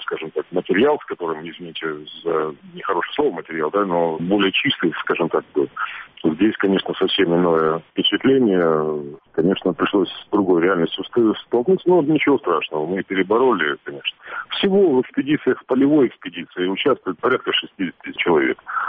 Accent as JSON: {"language": "Russian", "region": "Kyiv", "country": "Ukraine", "said": "что мы из Киева"}